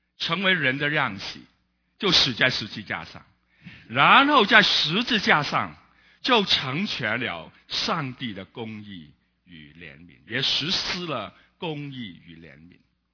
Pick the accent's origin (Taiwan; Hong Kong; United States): Hong Kong; born there; 我是在香港出生的，香港在是个英统治，曾经是英国统治的社会